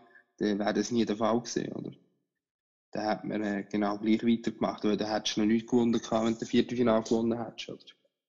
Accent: Switzerland; Und ich sage, als Schweizer, du musst das grosse Denken musst du haben

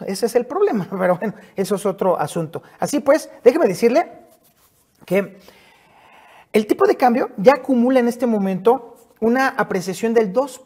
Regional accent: Mexico; Que soy mexicano.

